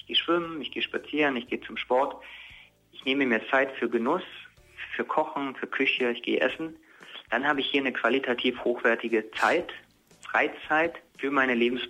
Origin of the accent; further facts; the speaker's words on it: Lusatia, Germany; Also ich komme aus der Lausitz, ist ja Turnregion, war also Kunstturner